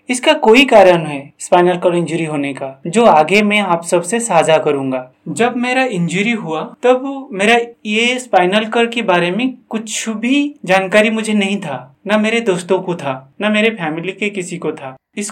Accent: Odisha, India; मैं पुरी जिला उड़ीसा का रहने वाला हूँ।

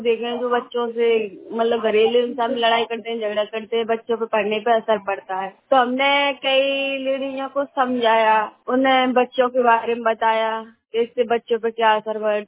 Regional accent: Dantlauti, India; मैं गांव दांतलौटी की रहने वाली हूँ।

